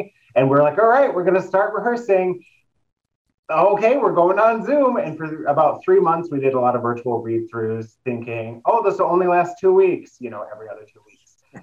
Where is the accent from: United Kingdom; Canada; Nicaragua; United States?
United States; Niles, Michigan; you know, I'm from Niles, being able to tell this story in my home region feels really significant